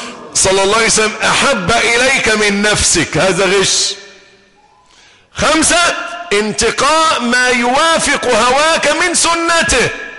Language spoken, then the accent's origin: Arabic; Egypt; يعني يبدو إن الظاهرة دي مش موجودة عندنا في مصر الحمد لله، عندهم في الخليج